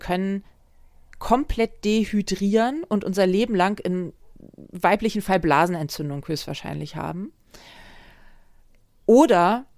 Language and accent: German; Hamburg, Germany; ich als Hamburgerin kann das durchaus verstehen.